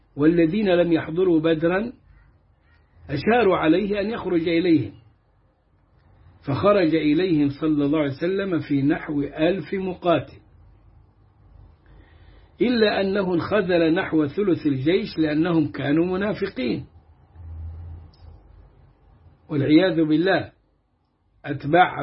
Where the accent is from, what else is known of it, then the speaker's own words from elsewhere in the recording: Egypt; accent: Egyptian; بلهجتنا المصرية